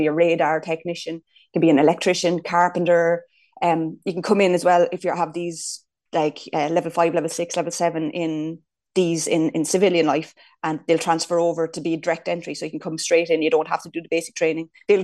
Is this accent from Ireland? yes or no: yes; Ballin, Leinster, Ireland; But when I was growing up, I have six brothers and a sister, and I'm from Carlow, from a little village called Ballin.